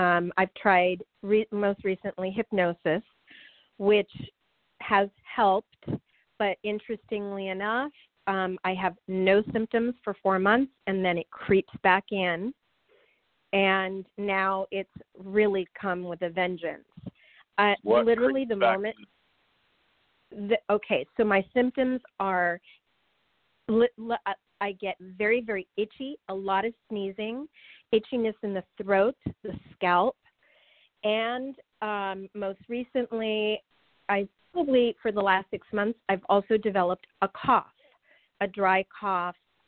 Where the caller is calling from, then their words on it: Los Angeles, California, United States; Hi, Char. … from Los Angeles.